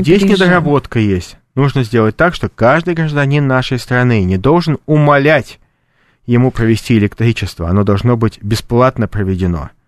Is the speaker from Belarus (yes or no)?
no; Leningrad, Saint Petersburg, Russia; born there; я когда родился в Ленинграде в 1974 году